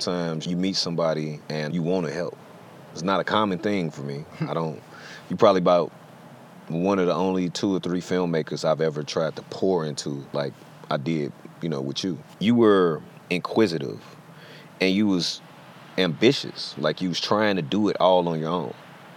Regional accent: Chicago, Illinois, United States; Like, I come from Chicago, the hood, you know, whatever you want to call it.

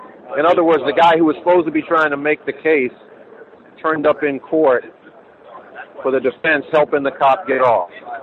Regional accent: Baltimore, Maryland, United States; now in New York, United States; I said, look, I grew up in Baltimore. I now live in New York.

